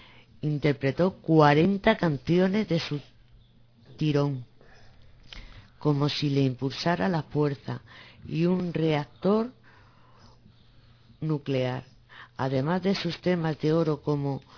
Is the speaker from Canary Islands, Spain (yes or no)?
no; Linares, Andalusia, Spain; Y yo más que de mi tierra, que de Linares y Jaén.